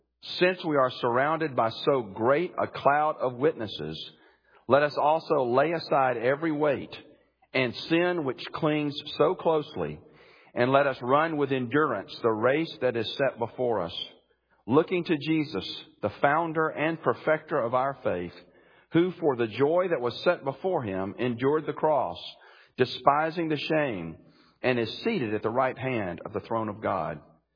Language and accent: English; Birmingham, Alabama, United States; I grew up in Birmingham, Alabama.